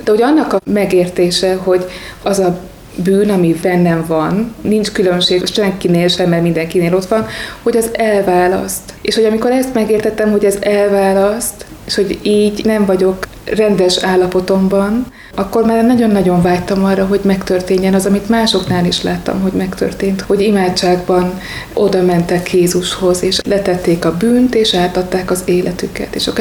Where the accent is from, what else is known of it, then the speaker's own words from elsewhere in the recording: Vas, Hungary; Vas megyéből származom, egy kicsi településről